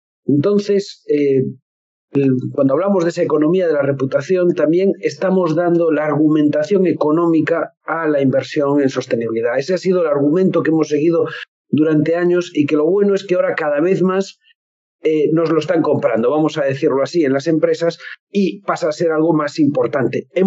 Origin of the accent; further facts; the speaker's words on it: Spain; now in Panama; soy consultor de reputación corporativa, socio de la consultora Reputation Lab. Soy español, pero vivo en Panamá y desde Panamá estoy hablando con ustedes